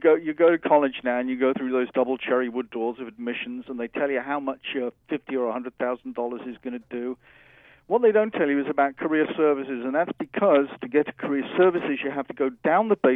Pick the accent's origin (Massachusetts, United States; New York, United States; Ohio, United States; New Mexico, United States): New York, United States; Brooklyn; Well, actually, I'm from Brooklyn. I only talk like this when there's a pretty lady.